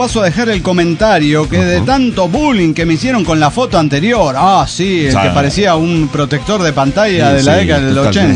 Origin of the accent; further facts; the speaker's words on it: Juliaca, Puno, Peru; de Juliaca, Perú.